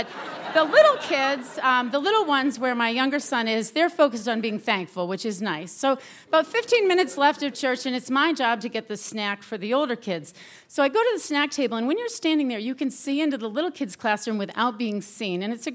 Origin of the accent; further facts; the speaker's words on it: New England, United States; I'm from New England. And when we're confronted with uncomfortable situations, we really like to ignore them.